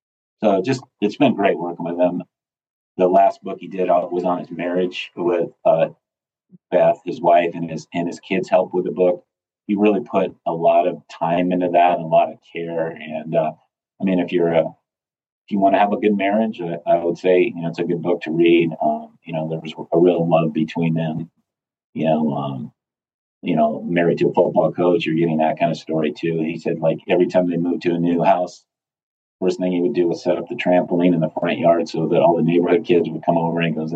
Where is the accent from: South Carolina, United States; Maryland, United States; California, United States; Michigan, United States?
California, United States; I said I would drive because I'm from California.